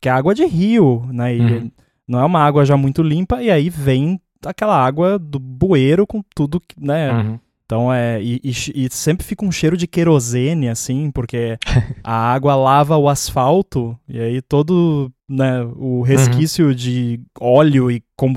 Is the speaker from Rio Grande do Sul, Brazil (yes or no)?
yes; Rio Grande do Sul, Brazil; lá na minha cidade no Rio Grande do Sul rolou muita enchente